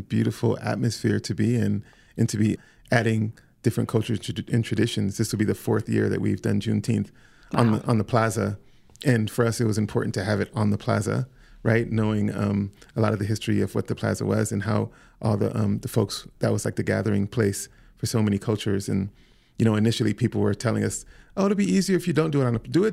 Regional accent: Los Angeles, California, United States; also born or lived in Trenton, New Jersey / Oakland / Boston; It's a trip because I moved here from Oakland, which has a large Black population. Lived in Boston before that. Grew up in Los Angeles. From New Jersey, from Trenton, New Jersey.

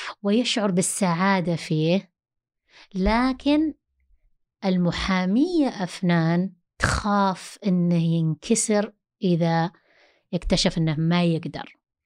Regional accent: Saudi Arabia; احنا كسعودية عندنا الـ الـ الـ الـ الأم البديلة أحيانا تكون غير مستقرة

